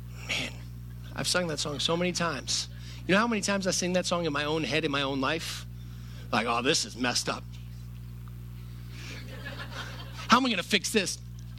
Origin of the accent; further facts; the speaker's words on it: Virginia, United States; I'm from Virginia. I can say y'all. It's not hipster. I grew up my whole life here.